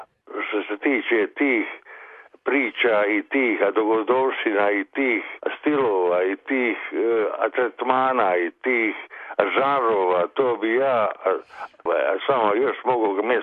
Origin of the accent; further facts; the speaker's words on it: Mostar, Federation of Bosnia and Herzegovina, Bosnia & Herzegovina; born there; a što sam rođen u Mostaru